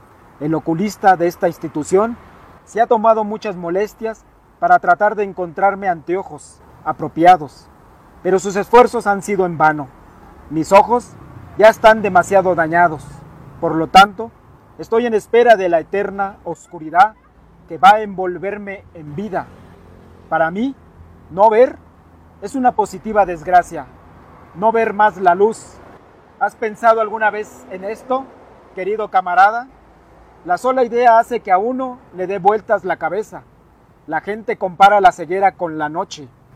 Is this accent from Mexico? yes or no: yes; Coyoacán, Mexico City, Mexico; de los Pedregales de Coyoacán